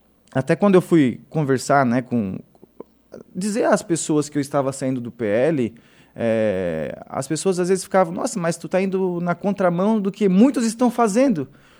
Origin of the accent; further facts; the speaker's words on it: Criciúma, Santa Catarina, Brazil; now in Morro da Fumaça, Brazil; de natural de Criciúma, lá do bairro Renascer, né, tenho muito orgulho de onde eu vim e de onde eu estou.